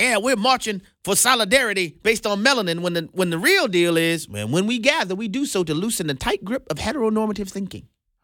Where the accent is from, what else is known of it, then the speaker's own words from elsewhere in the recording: New Orleans, Louisiana, United States; I mean, little old me, I'm just a dude from New Orleans, you know, I'm just from the Ninth Ward.